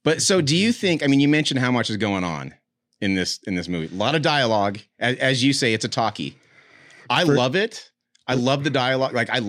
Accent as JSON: {"language": "English", "town": "Salt Lake City", "region": "Utah", "country": "United States", "tie": "born or raised there", "said": "I grew up in Salt Lake."}